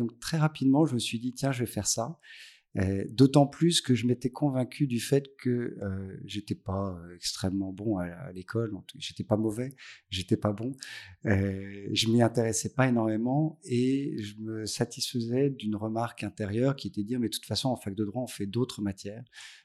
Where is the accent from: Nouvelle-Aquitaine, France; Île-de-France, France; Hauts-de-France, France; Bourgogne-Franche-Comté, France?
Bourgogne-Franche-Comté, France; Dijon; born there; Alors, je ne débarque pas à Dijon parce que non, je suis née à Dijon.